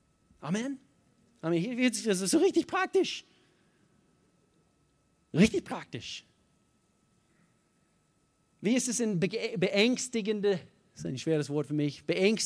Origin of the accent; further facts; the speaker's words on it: United States; German is a second language; Ich als einziger Amerikaner, ich bin selber Amerikaner.